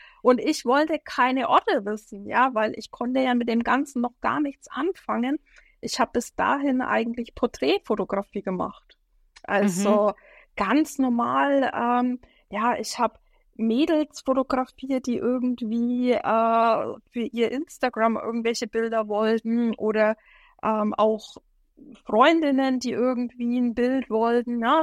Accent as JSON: {"language": "German", "town": "Nuremberg", "region": "Bavaria", "country": "Germany", "said": "das rollende R verrät mich. Oder? Ich bin aus Nürnberg und da komme ich her, aus der schönsten Stadt der Welt."}